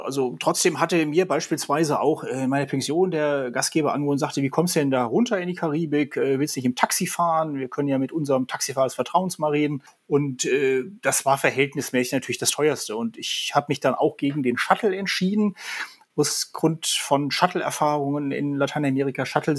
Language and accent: German; Germany; ich komme aus Deutschland, das ist oft ein schöner Anknüpfungspunkt für ein Gespräch.